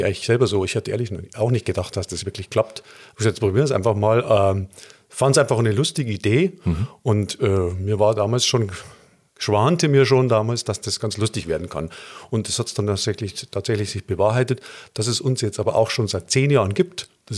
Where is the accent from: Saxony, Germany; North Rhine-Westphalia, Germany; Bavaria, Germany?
Bavaria, Germany; Ich bin zwar aus Oberbayern